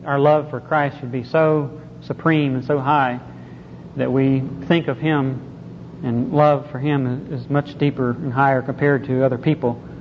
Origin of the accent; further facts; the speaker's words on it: North Carolina, United States; now in Oklahoma, United States; I grew up in North Carolina, and my parents, my brothers and sisters, they still live in North Carolina